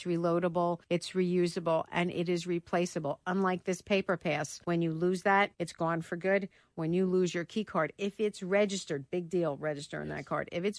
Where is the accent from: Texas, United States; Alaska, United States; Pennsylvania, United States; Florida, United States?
Pennsylvania, United States; Philadelphia; I was raised in South Philly